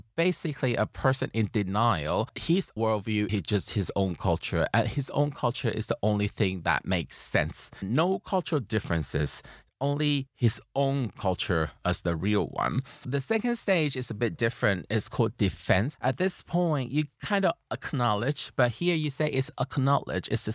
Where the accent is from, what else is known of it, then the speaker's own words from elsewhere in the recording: Taiwan; English is a second language; when I grew up in Taiwan